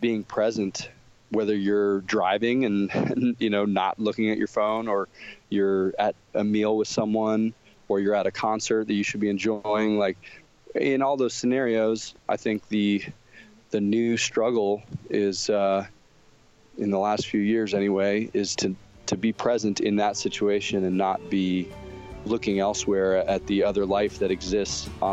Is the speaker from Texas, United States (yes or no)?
yes; Houston, Texas, United States; I grew up outside of Houston. Well, I mean, I moved there when I was seven. I was a military kid, so I moved around a bunch as a kid.